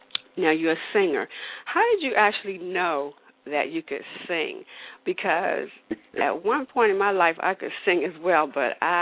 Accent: Washington, District of Columbia, United States; As you guys know, I'm from Washington, D.C.

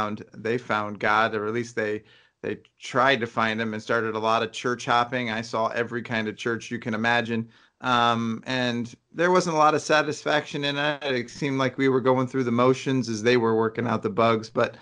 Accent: Ohio, United States; Yeah, I grew up in Northeast Ohio, and my parents moved to a farm

